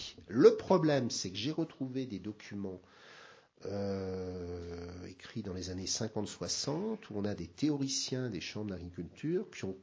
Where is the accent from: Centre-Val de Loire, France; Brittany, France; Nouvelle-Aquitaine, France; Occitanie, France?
Brittany, France; born there; Il se trouve, je suis né en Bretagne.